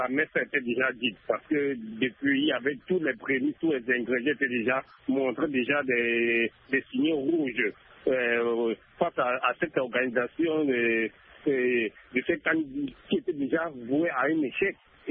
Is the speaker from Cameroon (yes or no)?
yes; Cameroon; En tant que Camerounais, j'aurais souhaité que le Cameroun obtienne ces compétitions